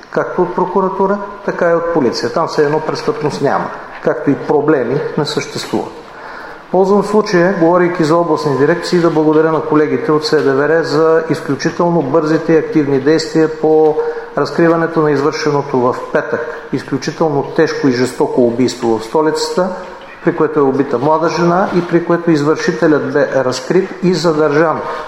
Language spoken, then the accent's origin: Bulgarian; Plovdiv, Plovdiv Province, Bulgaria; Пловдив, не защото аз съм от Пловдив.